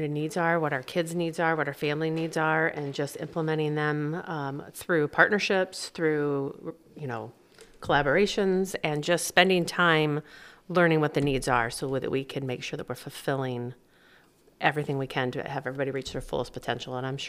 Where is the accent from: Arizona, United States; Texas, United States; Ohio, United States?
Ohio, United States; Wauseon; coming back to my hometown of Wauseon.